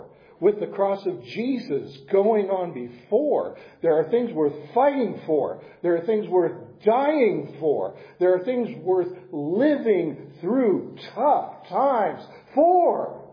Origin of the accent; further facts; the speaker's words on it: United States; It hurts me as an American because I love this country. But I love being an American